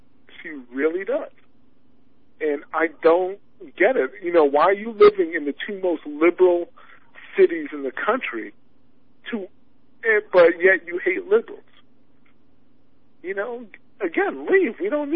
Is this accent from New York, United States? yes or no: yes; New York, United States; as a New Yorker, because you can take the guy out of New York, but you can't take the New York out of a guy.